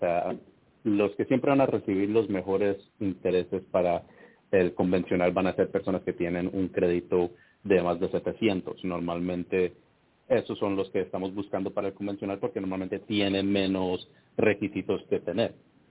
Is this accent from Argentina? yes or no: no; Colombia; now in Cincinnati, United States; Yo sí, soy colombiano, estoy también aquí en Cincinnati